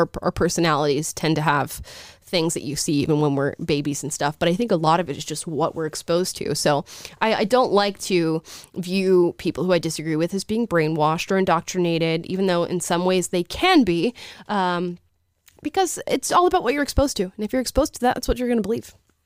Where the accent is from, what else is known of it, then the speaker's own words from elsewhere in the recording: Nigeria; I am Nigerian.